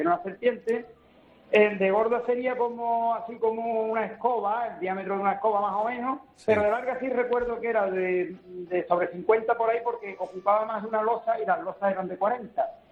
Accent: Utrera, Andalusia, Spain; No, yo soy de Utrera, Naranjo.

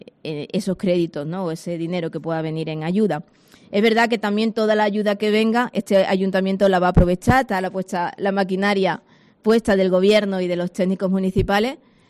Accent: Jerez, Andalusia, Spain; yo lo soy de Jerez

